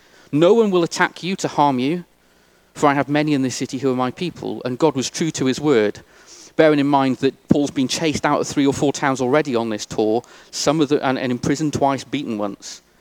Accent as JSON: {"language": "English", "region": "Wales", "country": "United Kingdom", "lives_now": "England", "said": "I don't have to stop being a Welsh guy who loves rugby and used to hate the English and is learning how to repent of that. I'm married to an English lady, I have three English children, and I'm stood here in England."}